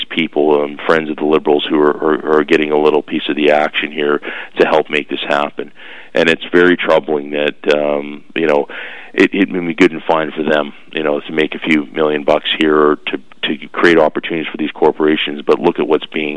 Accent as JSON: {"language": "English", "region": "British Columbia", "country": "Canada", "said": "And if we don't wake up as British Columbians and start being involved in this conversation"}